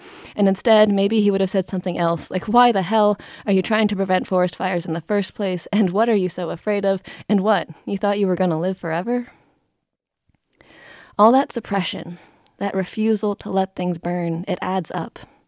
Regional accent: Mountain West, United States; I grew up in the Mountain West, and every summer is smokier than the one before.

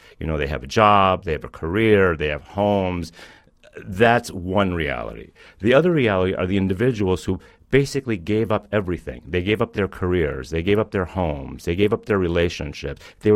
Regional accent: New York, United States; And in my home state, in New York City, our governor, Andrew Cuomo, has called for an end of AIDS by 2020.

